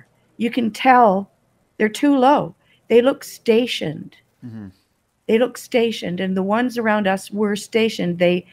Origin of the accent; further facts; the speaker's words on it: Toronto, Ontario, Canada; also born or lived in Australia; now in Kingston, Canada; No, I'm originally from Toronto.